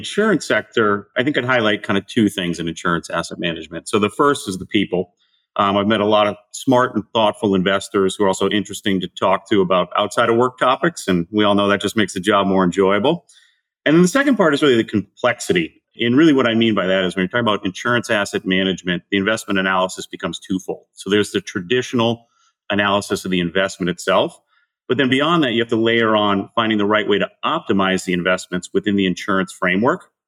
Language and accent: English; East Dennis, Massachusetts, United States; I grew up in East Dennis, Massachusetts, a small town in the middle of Cape Cod.